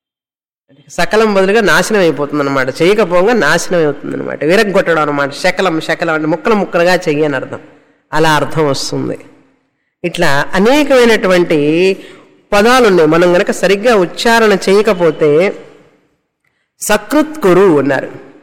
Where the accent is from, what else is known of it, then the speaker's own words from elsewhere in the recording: Tamil Nadu, India; accent: Tamil pronunciation; ఇక్కడ తెలుగు వాళ్ళు కూడా తమిళ ప్రొనౌన్సియేషనే చేస్తారు చాలామంది, ఎందుకంటే ఇక్కడే పుట్టి పెరిగాం కదా.